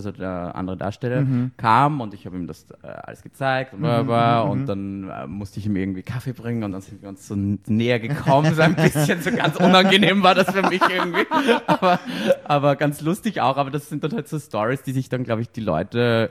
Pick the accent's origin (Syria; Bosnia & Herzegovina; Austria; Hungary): Austria; now in Berlin, Germany; Ich lebe in Berlin, ich bin aus Österreich, bin 31 Jahre alt